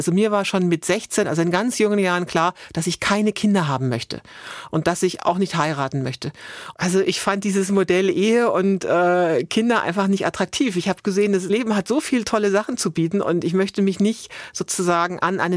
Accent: Forchheim, Bavaria, Germany; Forchheim ist meine alte Heimat, das weiß ich schon.

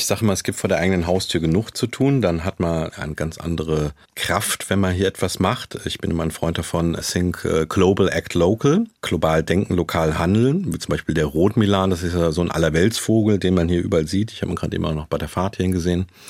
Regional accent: Rhineland-Palatinate, Germany; also born or lived in Bonn / Hamburg; Westerwald, das ist meine Heimat, da habe ich alles, kenne alles, da bin ich drauf konditioniert. Das ist was, was mir Identität gibt und Halt gibt und wo ich auch meine Batterien gut aufladen kann. Und deswegen bin ich wieder dahin zurückgegangen und wohne jetzt da in einem wunderschönen Naturschutzgebiet.

